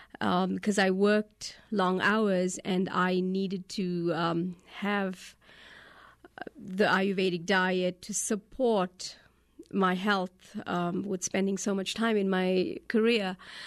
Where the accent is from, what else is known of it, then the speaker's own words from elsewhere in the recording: England, United Kingdom; also born or lived in Australia / South Africa / Singapore / Hong Kong; I did not grow up in India. My parents are Indian. They're from southern India. I grew up in England, Australia, South Africa, a little bit in Singapore, and a little bit in Hong Kong.